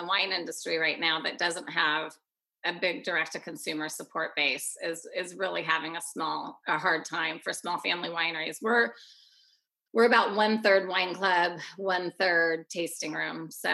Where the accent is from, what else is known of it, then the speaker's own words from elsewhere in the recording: Oregon, United States; You know, I was born and raised in Oregon.